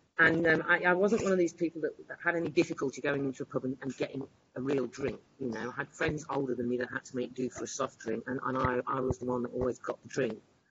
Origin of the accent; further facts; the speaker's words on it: North West England, United Kingdom; born there; I wasn't born in Leicester, I was born in Lancashire. And I liked it in Lancashire. I loved it there.